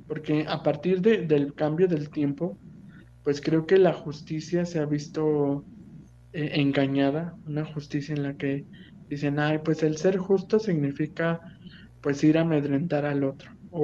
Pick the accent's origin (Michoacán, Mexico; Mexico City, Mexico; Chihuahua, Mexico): Mexico City, Mexico; yo, por ejemplo, aquí en la Ciudad de México, pues, de donde soy originario